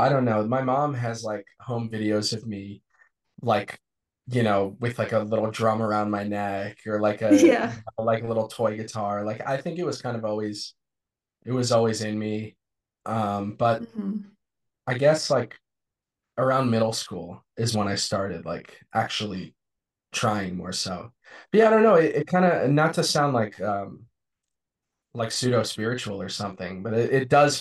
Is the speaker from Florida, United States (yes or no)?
yes; Florida, United States; now in Los Angeles, United States; Yeah, I'm from Florida. I moved out to Los Angeles about a year ago.